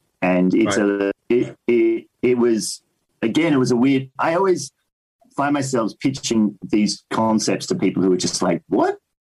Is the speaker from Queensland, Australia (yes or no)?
no; Melbourne, Victoria, Australia; So I lived in Melbourne. I grew up in Melbourne, but the animation company that I wanted to work at was in Sydney. So for a year, I went to Sydney at 17